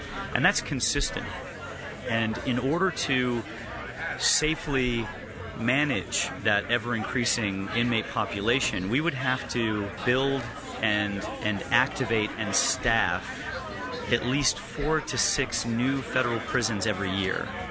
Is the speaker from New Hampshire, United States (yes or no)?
yes; New Hampshire, United States; There's one in my home state of where I'm originally from, New Hampshire, in Berlin, New Hampshire.